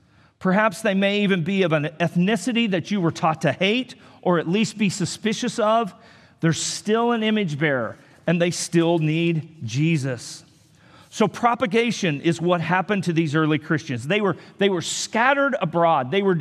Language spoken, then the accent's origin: English; Wichita, Kansas, United States; oh, you're from Wichita. I'm from Wichita.